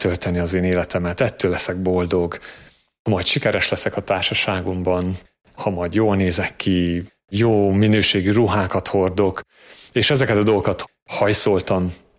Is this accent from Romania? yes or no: yes; Transylvania, Romania; also born or lived in England; now in Hungary; a Korátlan Kriszti közösség tagja. Erdélyben születtem és nevelkedtem, majd Isten 12 évre Angliába vezetett, és most 2 éve Magyarországon élünk a közösséggel. Katolikus családban születtem és nőttem fel